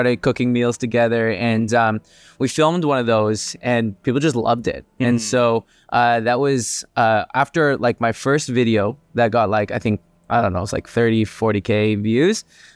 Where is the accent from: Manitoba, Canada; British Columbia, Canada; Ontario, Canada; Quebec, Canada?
British Columbia, Canada; Vancouver; I'm from Vancouver.